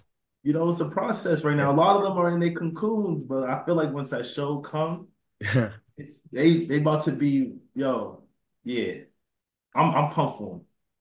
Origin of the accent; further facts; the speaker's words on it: Roxbury, Massachusetts, United States; Like, for me, growing up in Roxbury, you know, I've seen a lot growing up.